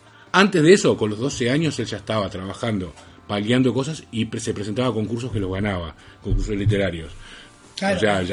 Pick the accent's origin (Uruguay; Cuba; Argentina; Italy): Uruguay; Somos uruguayos, entendamos cuál es la situación.